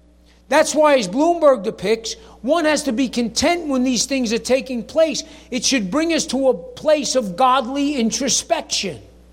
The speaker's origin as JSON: {"language": "English", "region": "New York", "country": "United States", "said": "No, Harlan's from Minnesota. I'm from New York."}